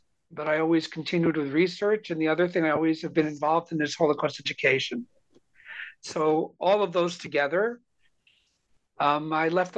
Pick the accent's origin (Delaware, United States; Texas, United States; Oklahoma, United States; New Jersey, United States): New Jersey, United States; New Providence; Well, I grew up in a small town called New Providence, New Jersey, which is about 18 miles west of New York City. And I grew up in a Jewish communit